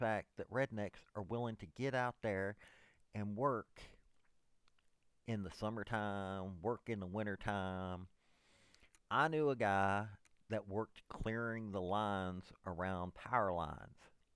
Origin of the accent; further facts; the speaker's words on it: Tennessee, United States; okay, I'm from Tennessee.